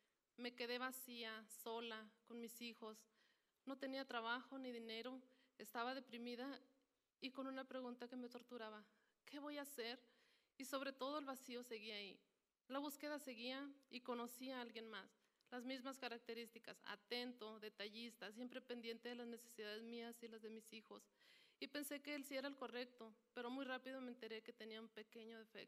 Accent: Chihuahua, Mexico; Nací y crecí en la Sierra de Chihuahua. Soy la quinta de 9 hermanos.

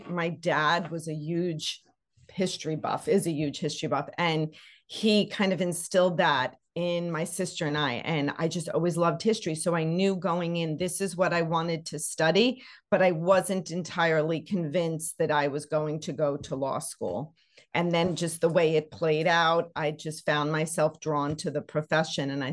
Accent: Brooklyn, New York, United States; also born or lived in Boston; I am actually a Brooklyn girl myself, born and bred in Brooklyn. Both my primary and high school were in Brooklyn, Bensonhurst actually for high school.

